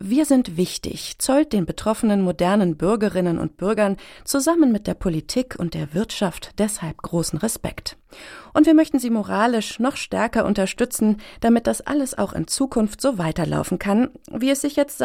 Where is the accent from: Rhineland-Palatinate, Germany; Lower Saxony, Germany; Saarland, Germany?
Lower Saxony, Germany; Hanover; Ich bin in Hannover aufgewachsen und lebe dort immer noch.